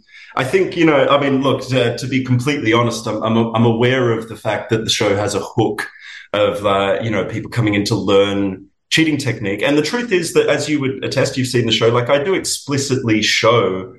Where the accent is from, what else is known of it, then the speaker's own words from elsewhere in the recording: Sydney, New South Wales, Australia; Yeah, I'm from Sydney originally. That's where I've been operating pretty much my whole professional life.